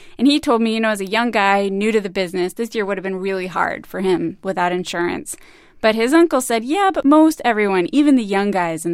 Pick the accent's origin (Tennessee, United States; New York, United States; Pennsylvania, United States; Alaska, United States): New York, United States; I'm from New York.